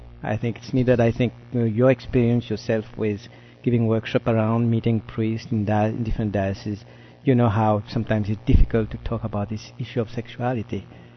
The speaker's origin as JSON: {"language": "English", "country": "Mauritius", "accent": "French", "said": "I come from Mauritius. That's why my French accent."}